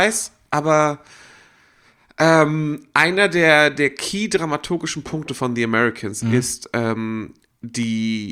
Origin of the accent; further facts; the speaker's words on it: Poland; es gibt nur einen Papst, ist schon so eine Einstellung, mit der bin ich aufgewachsen in Polen.